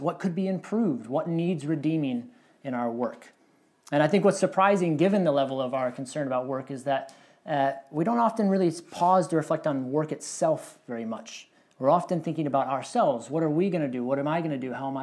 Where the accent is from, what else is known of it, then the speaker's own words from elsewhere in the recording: Michigan, United States; I grew up in Michigan, a lot of folks working in the auto industry and factories